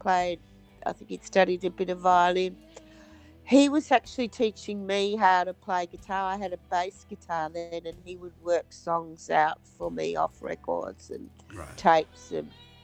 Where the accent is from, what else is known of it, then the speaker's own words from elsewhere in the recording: Melbourne, Victoria, Australia; now in Sydney, Australia; I grew up in Melbourne, but I moved to Sydney because I had a really great archaeology course at Sydney University.